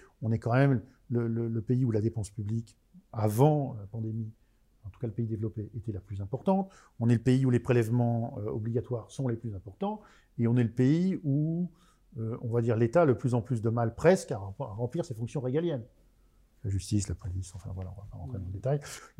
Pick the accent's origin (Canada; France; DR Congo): France; Lille, Hauts-de-France; now in Paris, France; je suis pas parisien d'origine. Mmh. Je suis né dans le Nord et j'ai vécu pas mal de temps dans le Nord. Je suis né à Lille. Ouais. Donc, je vis à Paris